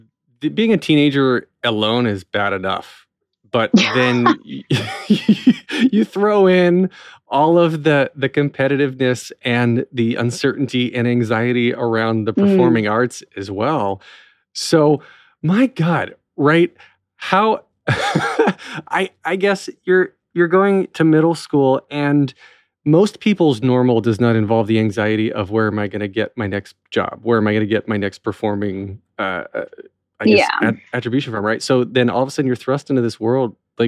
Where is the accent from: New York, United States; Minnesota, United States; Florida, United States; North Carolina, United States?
North Carolina, United States; North Wilkesboro; I'm from North Wilkesboro originally, which I don't know if you know that.